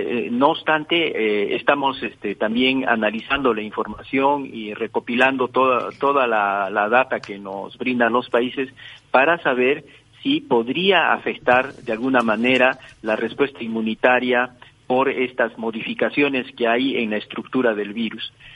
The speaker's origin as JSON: {"language": "Spanish", "country": "Peru", "said": "Soy peruano."}